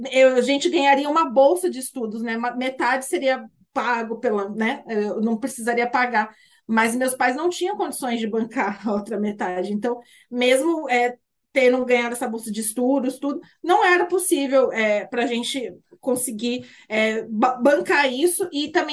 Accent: Mogi das Cruzes, São Paulo, Brazil; Eu sou de Mogi das Cruzes, São Paulo.

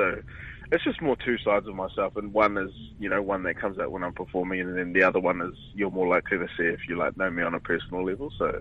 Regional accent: Wellington, New Zealand; I'm from Wellington originally, but I'd catch the bus down to Wellington from Auckland.

